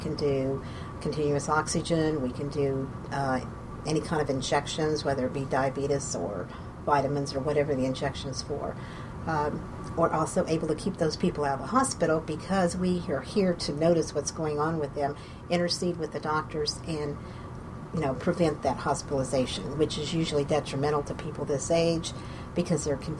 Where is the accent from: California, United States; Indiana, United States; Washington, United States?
Indiana, United States; also born or lived in Maryland / Pennsylvania / Texas; I grew up in Indiana, have lived in Maryland, Pennsylvania, and Texas as well.